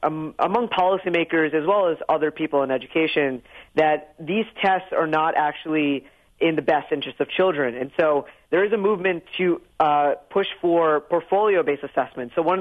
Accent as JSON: {"language": "English", "region": "New York", "country": "United States", "said": "I think for example, I'm from New York, and New York is probably the ground zero of the opting out of testing movement."}